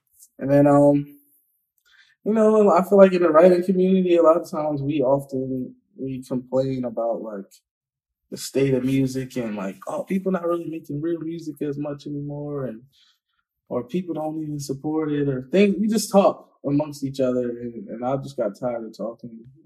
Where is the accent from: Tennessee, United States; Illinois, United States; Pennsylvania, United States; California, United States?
Pennsylvania, United States; Philadelphia; Like, Philly's is a jungle, man. Like, I guess where I grew up, what we all from Philly, where we call Philly is like, the inner city pretty much.